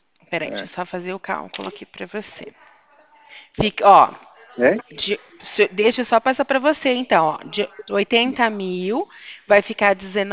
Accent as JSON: {"language": "Portuguese", "town": "Porto Ferreira", "region": "São Paulo", "country": "Brazil", "said": "sou do Banco Safra. Eu sou de Porto Ferreira, São Paulo."}